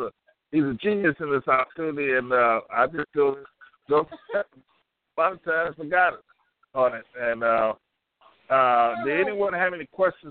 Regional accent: North Carolina, United States; a golf tournament that I'm doing in my hometown in North Carolina on the 5th of November

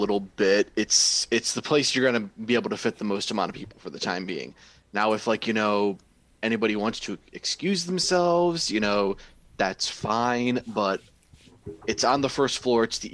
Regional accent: Brighton, South East England, United Kingdom; Over in Brighton. It's where the family house is.

